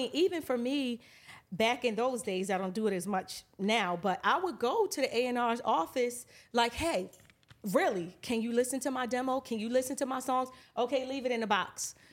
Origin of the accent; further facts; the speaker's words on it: Baltimore, Maryland, United States; I mean, I'm from Baltimore, like the home of The Wire.